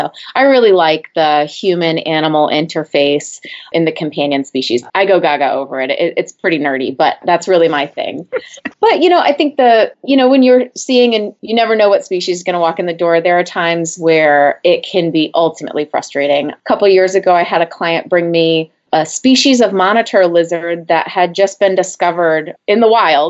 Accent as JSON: {"language": "English", "region": "New England", "country": "United States", "said": "I grew up going to the local establishments. I'm from New England. I remember going to New England Aquarium."}